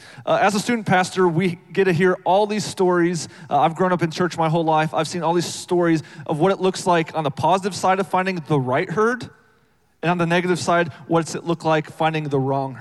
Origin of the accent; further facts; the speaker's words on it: Iowa, United States; I grew up in Iowa, and I was a wrestler